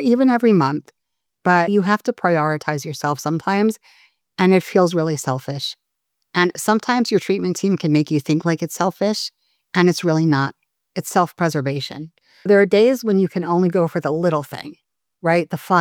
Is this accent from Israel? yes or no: yes; Israel; moved away; I used to think that because I was from Israel, oh my God, if I only lived in the States, if I hadn't moved